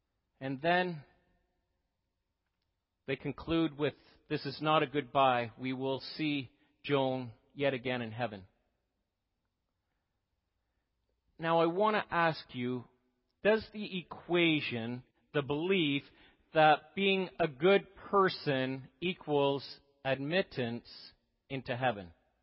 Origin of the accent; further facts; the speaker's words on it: Oshawa, Ontario, Canada; I grew up in the Oshawa area, the city that motivates General Motors.